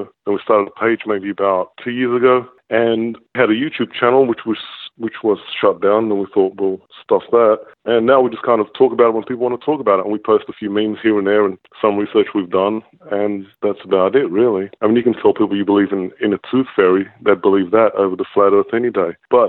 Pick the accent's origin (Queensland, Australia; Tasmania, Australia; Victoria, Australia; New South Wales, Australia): New South Wales, Australia; Sydney; I'm from Sydney.